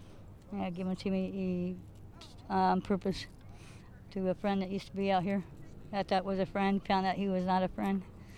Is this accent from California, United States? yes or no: yes; Ventura, California, United States; I am from Ventura, California